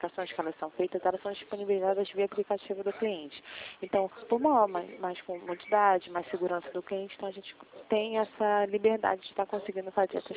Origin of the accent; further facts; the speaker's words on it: Rio de Janeiro, Brazil; Sou do Rio de Janeiro, fico na Central do Santander, tá bom?